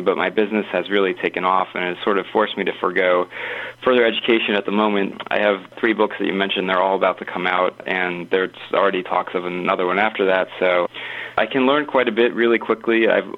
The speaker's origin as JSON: {"language": "English", "region": "East Coast", "country": "United States", "tie": "born or raised there", "also_born_or_lived": "South", "said": "I grew up on the East Coast, but I've moved around quite a bit. I think I've lived in, I've actually lost count, but I believe it's like five, maybe six states"}